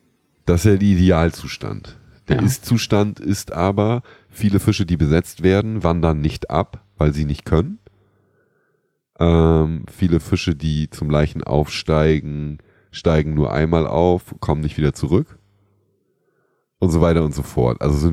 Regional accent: Northern Germany, Germany; Ich komme ja aus Norddeutschland.

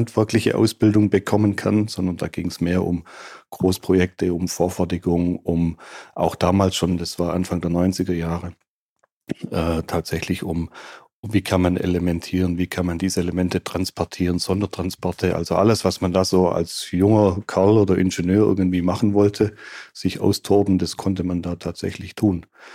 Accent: Bühlenhausen, Baden-Württemberg, Germany; In Bühlenhausen, kleines Dorf auf der Schwäbischen Alb in der Nähe von Blaubeuren.

